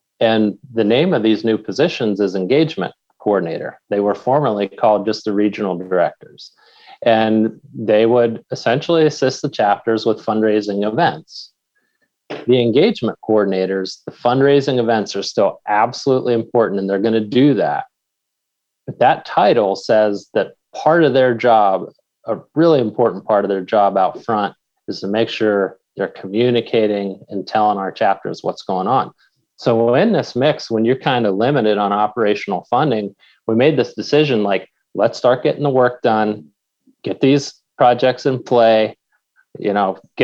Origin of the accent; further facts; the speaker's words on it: Pennsylvania, United States; We've got chapters here in my home state of Pennsylvania.